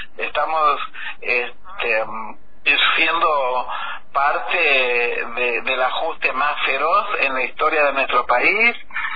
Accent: Argentina; los argentinos y las argentinas podemos tener distintos pensamientos, pero somos argentinos y argentinas

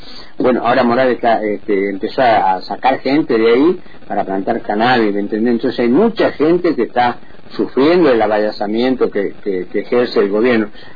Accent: San Pedro, Jujuy, Argentina; yo soy de San Pedro, Jujuy, ¿no es cierto? Estoy a 50 kilómetros, 50 y pico kilómetros de capital.

